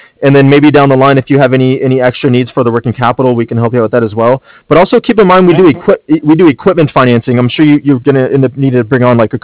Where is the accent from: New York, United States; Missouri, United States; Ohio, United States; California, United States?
California, United States; San Diego; I'm born and raised in San Diego, so if I could spend the rest of my life here, I'd be very happy.